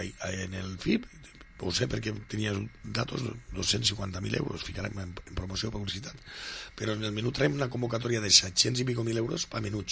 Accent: Castelló, Valencian Community, Spain; Nosaltres som de Castelló i necessitem un aeroport.

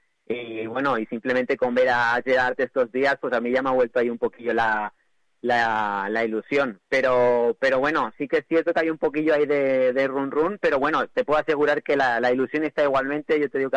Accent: Vinaròs, Valencian Community, Spain; yo soy de Vinaroz y voy a ir igualmente, o sea, ya me programé las noches viejas para pasarla aquí en Vinaroz

